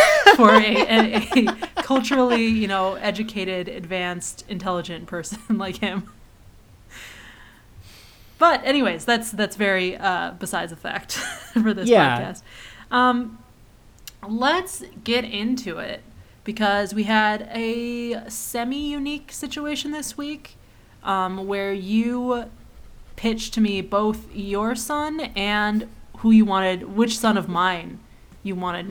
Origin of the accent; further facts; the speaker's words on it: Michigan, United States; I was born and raised and schooled in Michigan